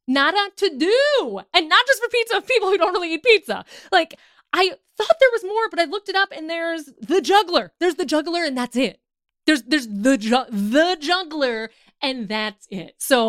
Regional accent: Chicago, Illinois, United States; I'm from Chicago. What do you expect from me?

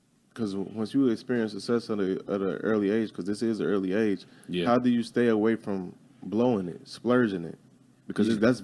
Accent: Chicago, Illinois, United States; I understand completely, because I said it was the exact same thing for me growing up in Chicago.

